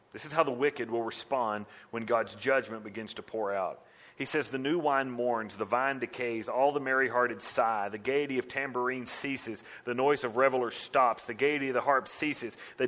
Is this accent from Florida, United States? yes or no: no; Henrietta, Texas, United States; When I grew up in Henrietta, it was called Pioneer Reunion.